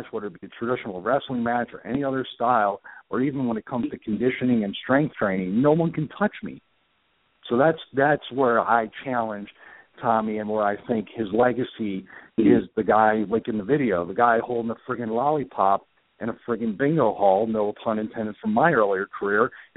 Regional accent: Philadelphia, Pennsylvania, United States; And, you know, I'm from Philadelphia, so I like to kind of use the analogy from Rocky III

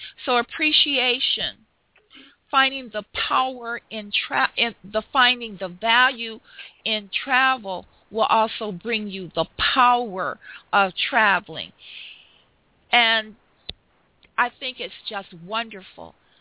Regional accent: Chicago, Illinois, United States; You know, I'm from Chicago

